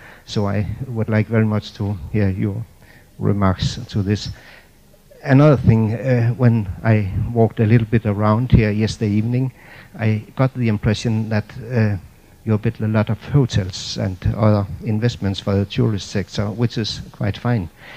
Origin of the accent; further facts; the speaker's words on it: Denmark; English is a second language; We are few people from the Nordic countries, and we know how our public opinion is divided when we talk about EC.